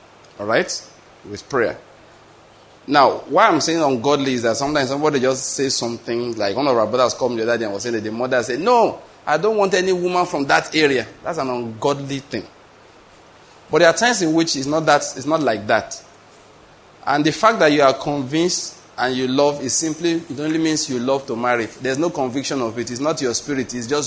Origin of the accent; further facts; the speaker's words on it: Ondo, Nigeria; my wife is from Delta State, even though I'm from Ondo State.